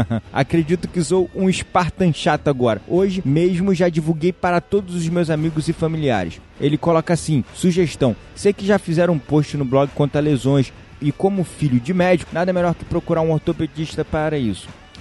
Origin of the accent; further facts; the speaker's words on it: Rio de Janeiro, Brazil; now in Búzios, Brazil; tenho 42 anos, sou do Rio de Janeiro, mas moro em Búzios há 11 anos.